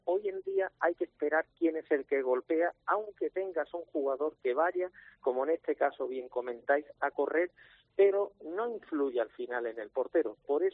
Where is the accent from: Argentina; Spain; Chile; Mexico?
Spain; Málaga, Andalusia; no hubiese gustado por los intereses como malagueños que somos